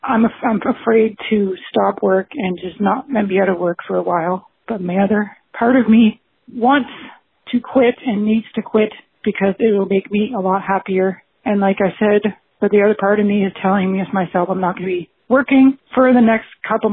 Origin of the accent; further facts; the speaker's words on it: Ontario, Canada; I'm from Ontario, Canada.